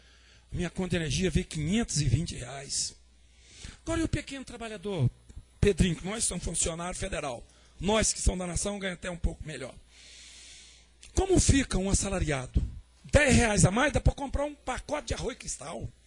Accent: Brazil; born there; Eu nasci no Brasil, eu amo essa pátria

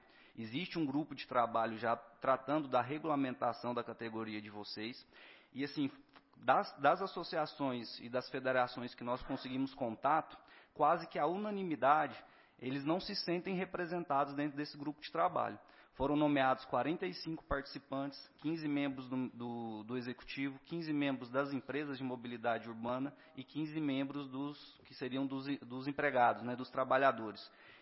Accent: Anápolis, Goiás, Brazil; Eu sou de Anápolis, então procurei logo ele, né?

